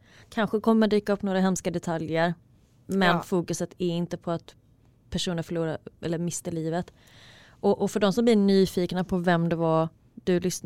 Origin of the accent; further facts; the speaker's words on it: Falkenberg, Halland County, Sweden; now in Stockholm, Sweden; Jag kommer från en småstad på västkusten som heter Falkenberg. Jag har bott i Stockholm nu i cirka 3 år